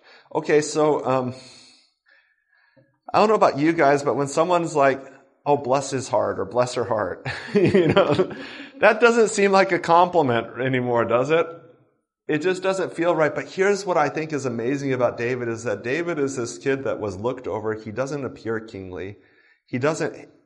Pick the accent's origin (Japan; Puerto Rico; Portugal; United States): Japan; I grew up in Japan.